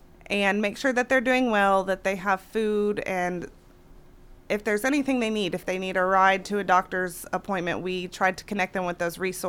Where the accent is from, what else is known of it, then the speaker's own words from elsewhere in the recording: Ohio, United States; moved away; I'm actually from Ohio, so I moved down here, and we didn't have a program like that up in Ohio.